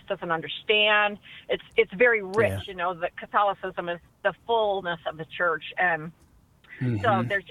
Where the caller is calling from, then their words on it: Idaho, United States; Yeah, I'm from Idaho